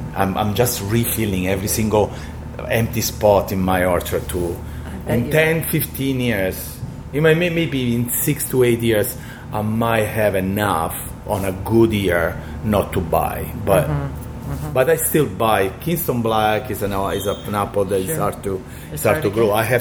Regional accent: Italy; English is a second language; moved away; And I come from Italy, so I was a little snob about cider.

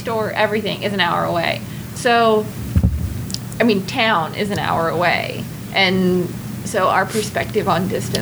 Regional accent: Virginia, United States; I was born in Nelson County, which is south of Charlottesville. But I grew up on a non-working farm

